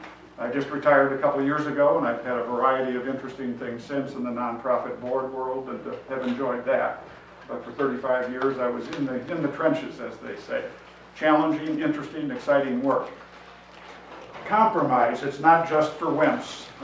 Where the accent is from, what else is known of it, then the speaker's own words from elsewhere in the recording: Minneapolis, Minnesota, United States; I'm from Minneapolis, Minnesota, a first-time Holden visitor. Lutheran by background, targeted to go to St. Olaf, as my whole family did